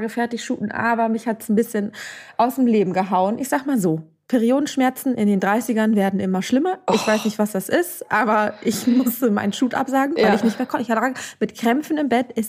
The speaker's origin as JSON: {"language": "German", "region": "Berlin", "country": "Germany", "said": "Ich komme aus Berlin."}